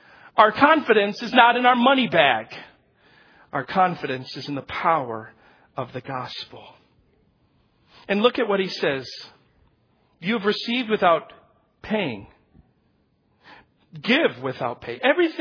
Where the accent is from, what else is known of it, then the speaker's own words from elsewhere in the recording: Spain; moved away as an adult; now in United States; When I came from Spain to the United States to pastor, I was so humbled that I would be called to be a pastor.